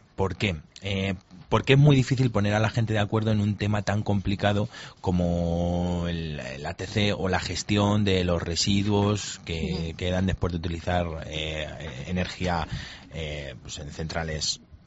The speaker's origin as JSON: {"language": "Spanish", "country": "Spain", "said": "es algo que evidentemente tenemos que plantearnos los españoles como españoles"}